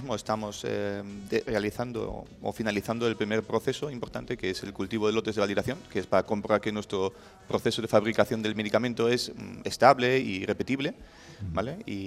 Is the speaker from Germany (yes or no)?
yes; Germany; Alemán, sí.